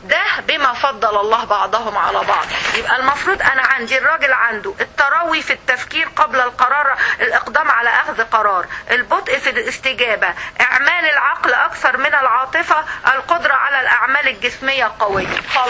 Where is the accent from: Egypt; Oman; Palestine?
Egypt; زي ما بنقول احنا عندنا في مصر في المثل يقول بطاطس